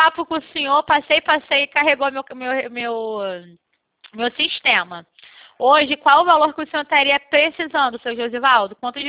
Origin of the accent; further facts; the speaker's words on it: Rio de Janeiro, Brazil; Eu sou aqui do Rio.